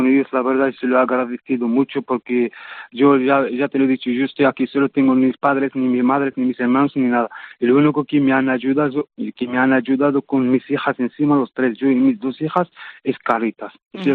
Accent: Tangier, Tanger-Tetouan-Al Hoceima, Morocco; Spanish is a second language; now in Madrid, Spain; Cuando bajé, ya me he quedado en blanco porque era otra ciudad diferente que Tánger.

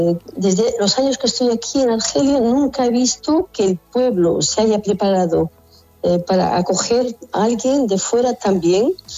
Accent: Barrientos, Castile and León, Spain; moved away as an adult; now in Algeria; Estoy y vivo aquí desde hace 53 años. Soy de León, de un pueblecito de León, Barrientos. Y estoy aquí compartiendo la vida con los hermanos musulmanes.

